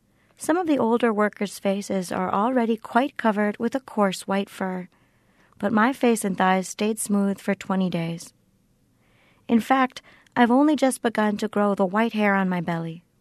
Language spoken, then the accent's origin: English; Florida, United States; And I grew up in South Florida, right?